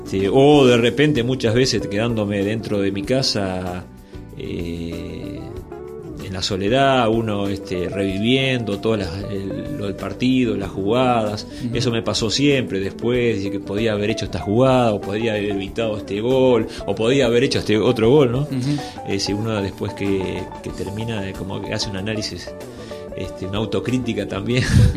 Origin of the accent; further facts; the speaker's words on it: Uruguay; Y más teniendo en cuenta cómo somos nosotros uruguayos, ¿no?